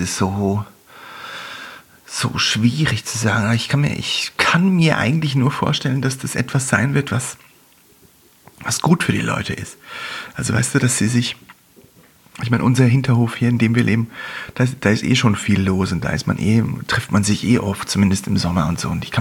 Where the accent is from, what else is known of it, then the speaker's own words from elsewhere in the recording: Visp, Valais, Switzerland; ich bin zwar in Visp aufgewachsen und da ist nichts passiert